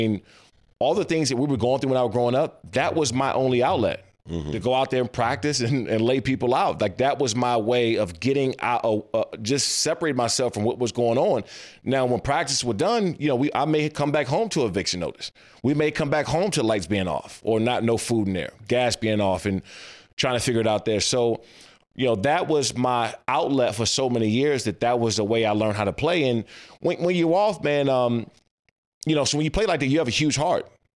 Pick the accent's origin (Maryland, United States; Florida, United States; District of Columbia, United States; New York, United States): Maryland, United States; when you go through what I went through growing up in Prince George's County, Maryland in the late 80s and 90s and Washington, D.C.